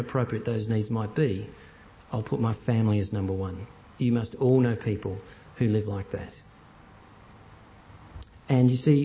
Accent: Geelong, Victoria, Australia; I grew up in Geelong

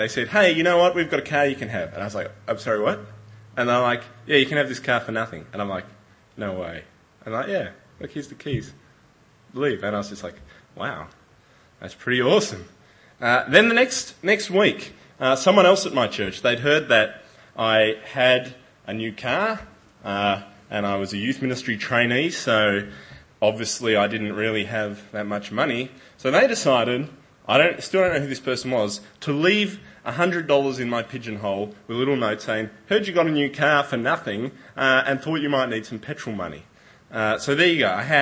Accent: Tasmania, Australia; Well, I'm from Tasmania

